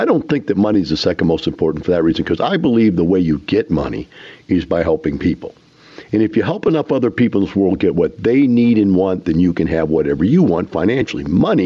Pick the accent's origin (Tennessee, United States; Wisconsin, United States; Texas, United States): Texas, United States; Houston; you talk to somebody, yeah, we're from Houston.